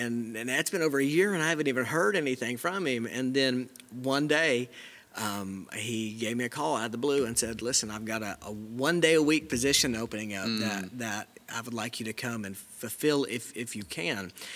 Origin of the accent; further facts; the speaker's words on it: Florida, United States; 25 years old, and from Southwest Florida. Mm-hmm. So I'm not even from Tennessee.